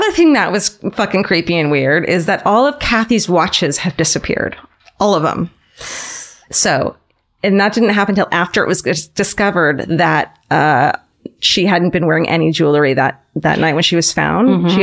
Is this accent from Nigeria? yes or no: no; Orange County, California, United States; I'm from Orange County, which is suburbia